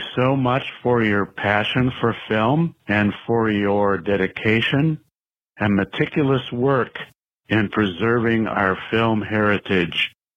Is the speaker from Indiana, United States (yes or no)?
no; Wisconsin, United States; from Wisconsin.